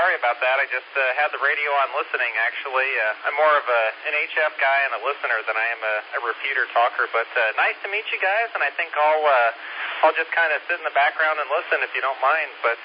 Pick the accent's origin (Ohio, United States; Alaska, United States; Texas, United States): Ohio, United States; I'm originally from Ohio, and I'm definitely looking forward to, you know, Hamvention as well.